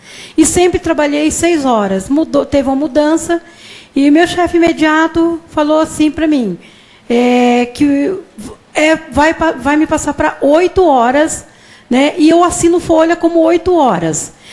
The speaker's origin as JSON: {"language": "Portuguese", "town": "Campo Grande", "region": "Mato Grosso do Sul", "country": "Brazil", "said": "sou de Campo Grande, Mato Grosso do Sul."}